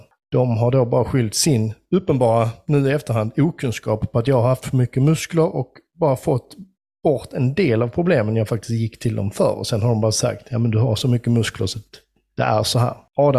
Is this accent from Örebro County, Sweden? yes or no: no; Skåne, Sweden; som skåning är man uppväxt till att vara lite av en Stockholmskritiker. Det hör liksom till om man är skåning.